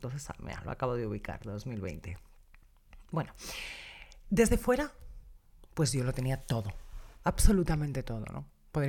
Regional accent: Madrid, Community of Madrid, Spain; born there; moved away as an adult; decidí que había acabado un ciclo en Madrid, Yo nací en Madrid

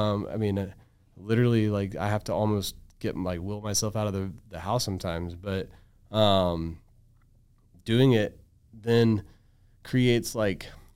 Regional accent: Florida, United States; I was like, no, sir, I'm from Florida.

